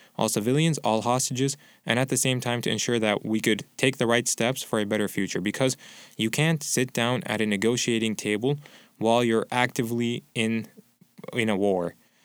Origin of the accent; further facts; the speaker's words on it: Champaign-Urbana, Illinois, United States; I'm an American of Palestinian descent, and my identity is I'm from Champaign-Urbana.